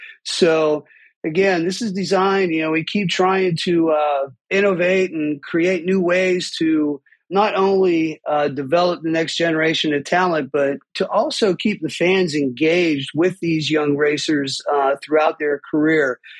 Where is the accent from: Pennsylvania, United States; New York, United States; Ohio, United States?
Pennsylvania, United States; Pittsburgh; I grew up in Pittsburgh with 2 passions, music and dirt bikes.